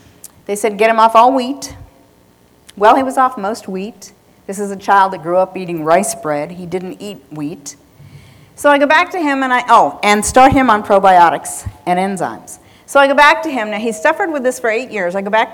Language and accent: English; Key West, Florida, United States; born there; I was born in Key West, and I have this thing about Key West.